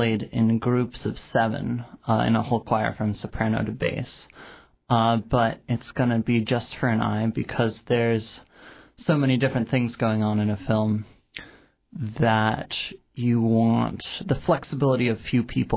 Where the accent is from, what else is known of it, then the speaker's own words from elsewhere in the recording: Boulder, Colorado, United States; So Jesse and I were invited up to Juno. We're from Boulder, Colorado.